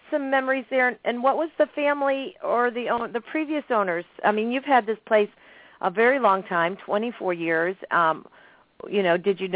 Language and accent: English; New England, United States; and I grew up in New England in an older home, and so I know what those older houses can be like